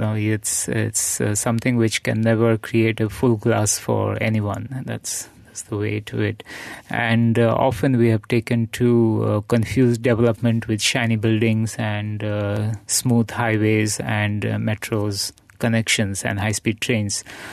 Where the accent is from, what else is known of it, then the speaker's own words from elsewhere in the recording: India; And again, growing up in India, coming from that sort of traditional mindset, we have certain idea of the homeless